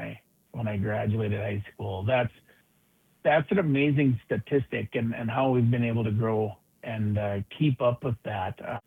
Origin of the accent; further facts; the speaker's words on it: Watford City, North Dakota, United States; So Watford City is my hometown. I graduated high school here. I graduated with a class of 42.